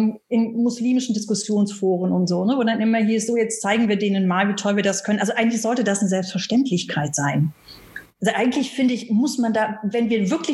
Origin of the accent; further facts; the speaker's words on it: Cologne, North Rhine-Westphalia, Germany; Ich bin gebürtige Kölnerin.